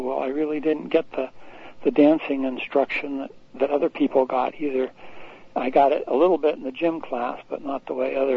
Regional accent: Portland, Oregon, United States; moved away as an adult; also born or lived in Boston; I was born in Boston, believe it or not. And then my family moved to Portland, Oregon, when I was about 7. And so I grew up in Portland, Oregon.

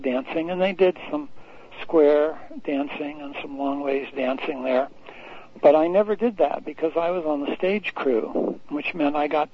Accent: Portland, Oregon, United States; moved away as an adult; also born or lived in Boston; I was born in Boston, believe it or not. And then my family moved to Portland, Oregon, when I was about 7. And so I grew up in Portland, Oregon.

